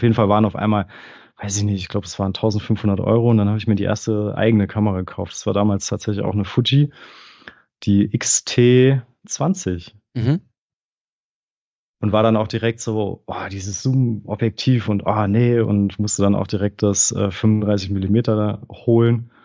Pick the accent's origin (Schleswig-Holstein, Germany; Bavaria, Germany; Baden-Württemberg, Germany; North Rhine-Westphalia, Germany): North Rhine-Westphalia, Germany; Detmold; now in Bochum, Germany; Aus Detmold.